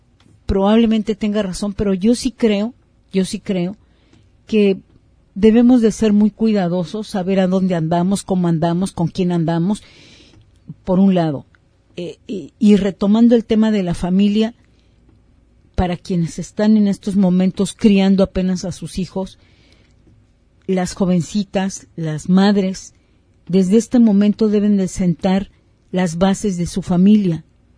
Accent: Ciudad Juárez, Chihuahua, Mexico; moved away as an adult; yo vengo de Ciudad Juárez, Chihuahua. En su momento yo era feliz en Juárez.

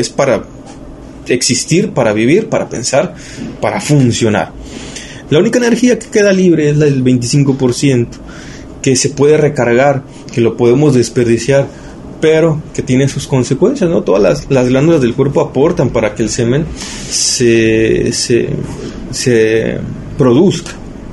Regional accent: Mexico; Como mexicanos, como nación y como cultura prehispánica

